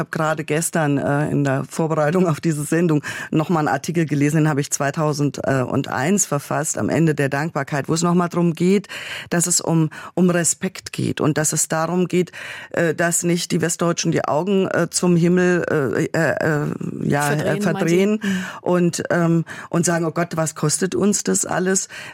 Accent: East Germany, Germany; ich bin halt Ostdeutsche.

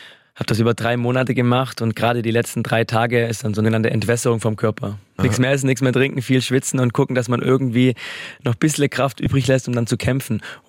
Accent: Moosburg, Bavaria, Germany; Gerade in meiner Heimatstadt Moosberg, in meiner alten Grundschule.

